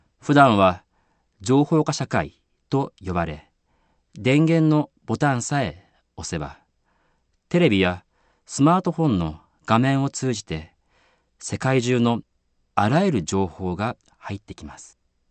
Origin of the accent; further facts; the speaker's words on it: Hitachi, Ibaraki, Japan; 私の地元である日立市は震度6強というとても大きな地震が起こりました。